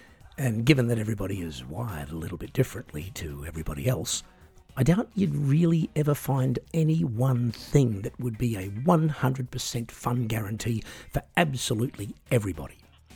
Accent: Australia; So, I grew up in Australia

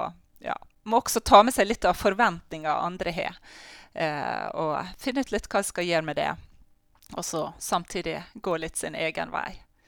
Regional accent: Valderøya, Møre og Romsdal, Norway; Ja, jeg er fra Valdrøya og har nå flyttet tilbake fra Valdrøya og er nå sokneprest her.

